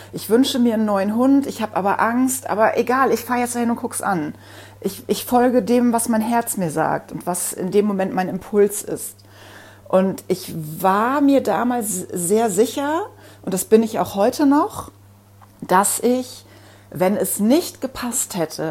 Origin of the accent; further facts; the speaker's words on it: Bonn, North Rhine-Westphalia, Germany; Happy habe ich aus dem Tierheim in Bonn geholt. Das ist ja die Ecke, wo ich aufgewachsen bin, in der ich lange gelebt habe.